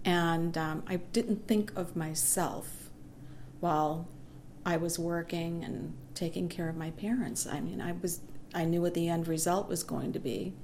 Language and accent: English; Boston, Massachusetts, United States; moved away as an adult; I was born and raised in Boston, Mass., and I moved here when I was 18 years old. I've lived here for 44 years. I'm 62.